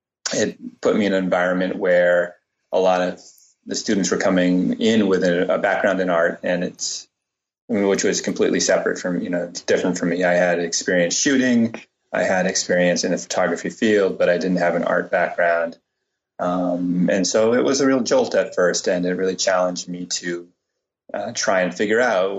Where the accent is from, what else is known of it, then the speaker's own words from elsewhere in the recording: Cambridge, Massachusetts, United States; And I grew up in Cambridge, Mass.